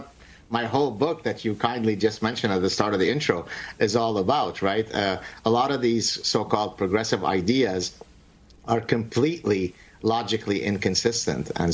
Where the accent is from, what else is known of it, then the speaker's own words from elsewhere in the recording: Lebanon; moved away; Yeah, so listen, I come from the Middle East. My family and I escaped Lebanon. We're Lebanese Jews.